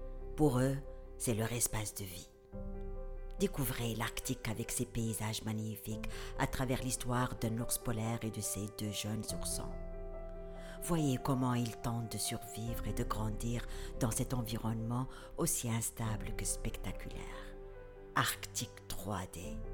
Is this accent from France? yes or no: no; Iran; C'était en Iran en 1979. J'avais 10 ans. Cette année-là, dans mon pays natal, il y eut une révolution qui fut appelée plus tard la révolution islamiste.